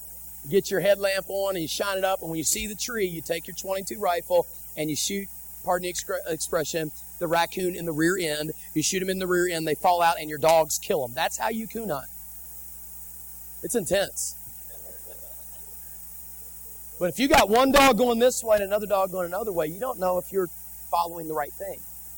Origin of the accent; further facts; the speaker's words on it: West Virginia, United States; When I was growing up in West Virginia, we used to go coon hunting all the time.